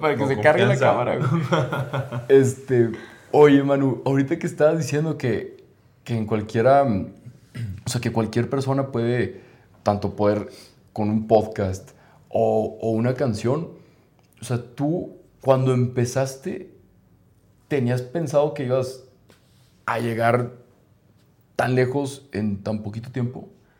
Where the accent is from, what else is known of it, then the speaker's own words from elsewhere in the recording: Mexico; en México decimos padre